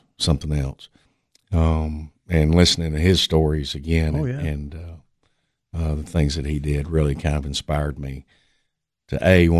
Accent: Sparta, Tennessee, United States; also born or lived in South Carolina / Crossville; We were there for a few years, and then – what I would call my formative years, I grew up in Sparta.

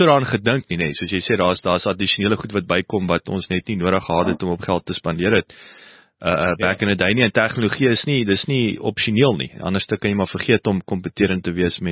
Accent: Kenhardt, Northern Cape, South Africa; born there; ek is nou op Kenhardt gebore, en ek gaan wys nou my kinders waar Kenhardt is

